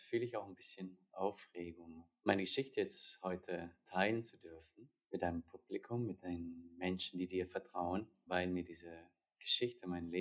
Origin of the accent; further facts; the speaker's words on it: Würzburg, Bavaria, Germany; Ich bin in Würzburg geboren, aufgewachsen.